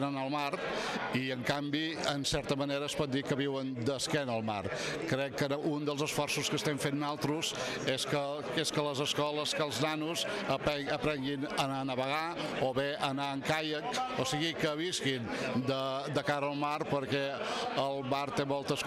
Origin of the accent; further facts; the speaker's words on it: Cambrils, Catalonia, Spain; Jo sóc de Cambrils, recordo que 12 anys enrere de lloguer de xarxes no hi havia empreses, ara n'hi ha 5 o 6.